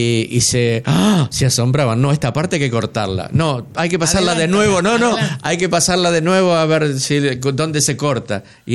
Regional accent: Argentina; yo como argentino

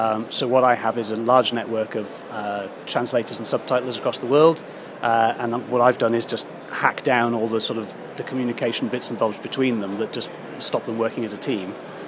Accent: Gateshead, North East England, United Kingdom; I'm from Lowfell in Gateshead, just up the road.

